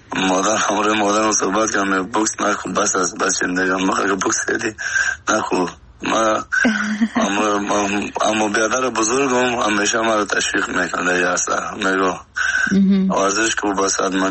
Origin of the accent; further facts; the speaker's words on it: Afghanistan; moved away as an adult; تا که از افغانستان برام آمدیم 20 ساله بودم